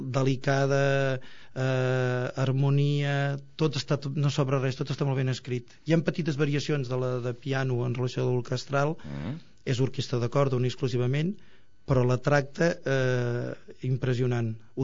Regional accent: Sant Pau, Catalonia, Spain; Jo sóc fill de Sant Pau pràcticament tothom és pagès, llavors jo sóc fill de pagesos

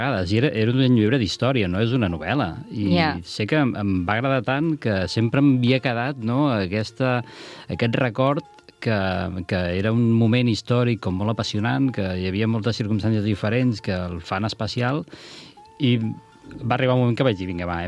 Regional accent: Sant Pere de Riudebitlles, Catalonia, Spain; De Sant Pere de Riudebitlles.

